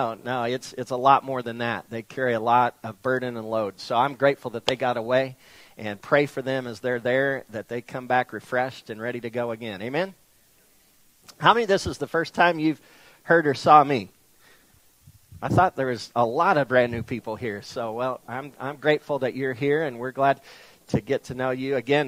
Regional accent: Laverne, Oklahoma, United States; I grew up in Laverne, Oklahoma. I was waiting for applause, but I didn't get any there.

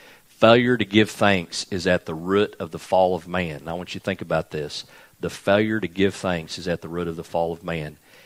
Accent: United States; Just, you know, I'm an American. I live in a great nation.

